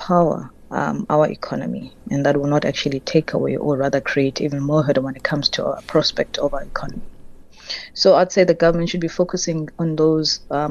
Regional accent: South Africa; The government wants to having these bills, but at the same time wants us as ordinary South African to fund the expenses of not just of these bills, but the government's expenses.

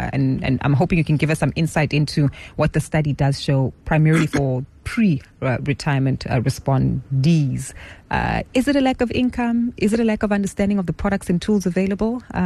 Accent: South Africa; even I have to respond to as a South African myself.

